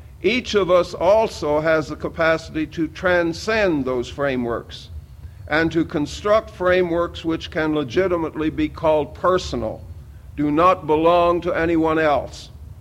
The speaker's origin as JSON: {"language": "English", "region": "Missouri", "country": "United States", "tie": "born or raised there", "also_born_or_lived": "Oklahoma", "said": "I grew up in Missouri and Oklahoma in a physician's household"}